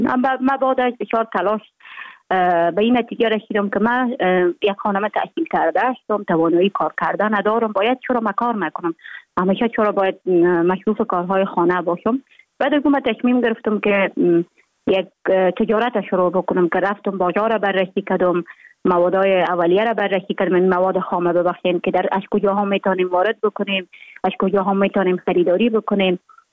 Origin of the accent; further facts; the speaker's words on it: Jowzjan, Afghanistan; also born or lived in Mazar-i-Sharif; ما در ولایت گوبیجان به دنیا آمدیم. 26 سال عمر دارم. مکتب خود در افغان ترک تا صنف 9 در گوبیجان خواندیم، بعدا آمدیم از صنف 10 تا 12 در افغان ترک مزار شریف ادامه دادیم.